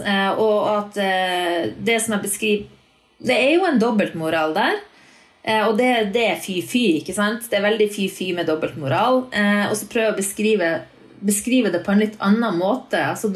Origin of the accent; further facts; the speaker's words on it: Norrland, Sweden; för mig som norrlänning så är den här boken också en kärleksförklaring till Nord-Norge